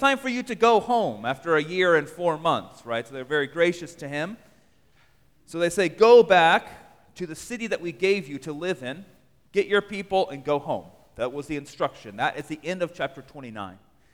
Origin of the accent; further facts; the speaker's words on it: Las Cruces, New Mexico, United States; I was born and raised here in Las Cruces, actually, and I was born at Memorial Hospital right down the road.